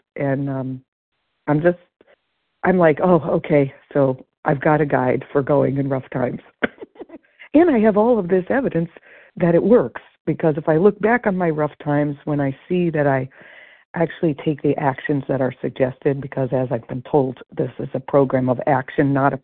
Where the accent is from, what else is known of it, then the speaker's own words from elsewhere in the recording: Connecticut, United States; on the list, it says I'm from Connecticut, but I'm currently hunkered down under the snow warning cold warning in Pennsylvania.